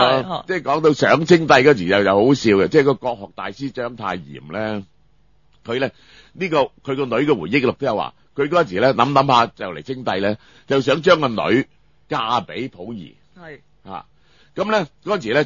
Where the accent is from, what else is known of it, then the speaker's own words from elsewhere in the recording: China; 我哋中國人咧話一個歷史嘅民族就冇求歷史真相嘅決心